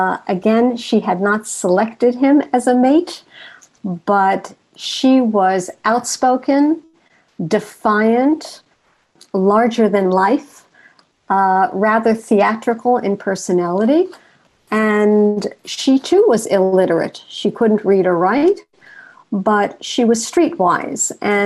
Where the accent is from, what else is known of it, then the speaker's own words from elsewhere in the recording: New York, United States; But then I grew up in New York and I found myself concealing who I am